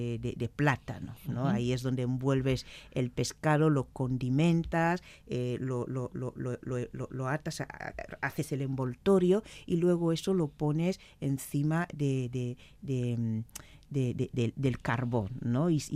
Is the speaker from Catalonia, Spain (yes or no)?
no; Valencian Community, Spain; moved away; echo de menos efectivamente no estar en mi país y no estar en contacto, no estar viviendo la evolución de mi país